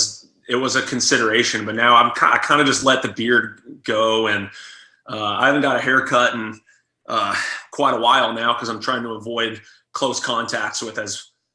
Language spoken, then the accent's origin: English; Austin, Texas, United States; born or raised there